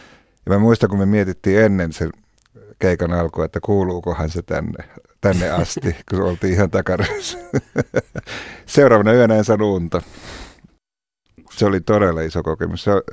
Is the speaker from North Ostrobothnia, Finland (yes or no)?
yes; Oulu, North Ostrobothnia, Finland; Isä ja äiti on kotosi Rovaniemeltä ja ne muutti Ouluun heti, kun mä synnyin. Eli mä synnyin Oulussa, vaikka passissa lukee Rovaniemi.